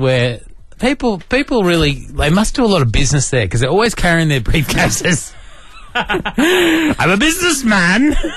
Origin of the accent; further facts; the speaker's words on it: New South Wales, Australia; I hadn't heard that one either, and I'm from the Central Coast.